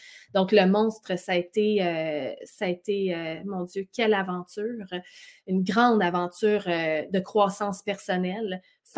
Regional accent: Quebec, Canada; le Québec, c'est mon patelin, c'est mon chez-moi. Oui, mais ma mère nous a élevés à la suédoise, mais mon père est québécois. Mon père, il est né à Arvida.

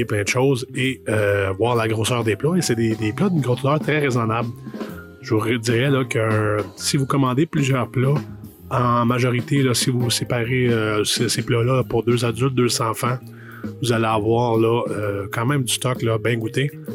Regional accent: Cowansville, Quebec, Canada; de ma ville natale, de Cowansville

